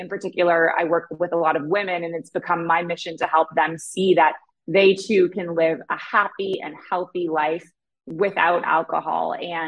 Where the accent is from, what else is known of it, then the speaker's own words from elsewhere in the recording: Canada; I was, a typical teenager growing up in Canada in the same way.